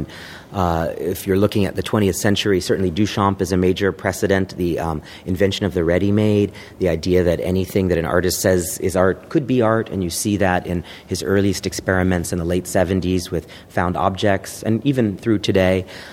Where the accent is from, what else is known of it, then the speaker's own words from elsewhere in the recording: Dallas, Texas, United States; And I was growing up in Dallas, Texas, where there was a Borders bookstore near my house.